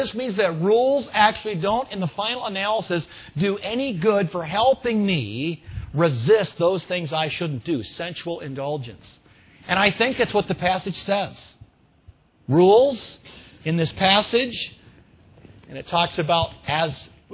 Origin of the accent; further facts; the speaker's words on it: Pennsylvania, United States; born there; In Pennsylvania, I was born in Pennsylvania